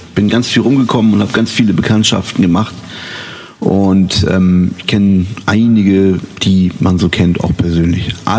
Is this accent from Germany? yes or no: yes; Bremen, Germany; Ich komme aus Bremen, aus der Neustadt. Und bin auf die Gottfried-Menken-Schule gegangen und auf die Kant-Schule.